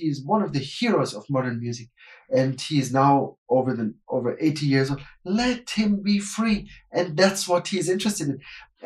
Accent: Munich, Bavaria, Germany; I am from Munich, and sitting in Munich, it would never, ever come to my mind that I would write Bavarian music.

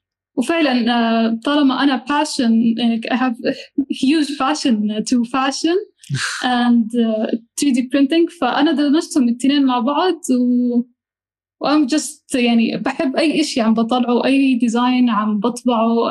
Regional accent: Jordan; موجوده عندنا بوادي رم وموجوده كتير بمناطق عربيه مو بس عندنا بالاردن

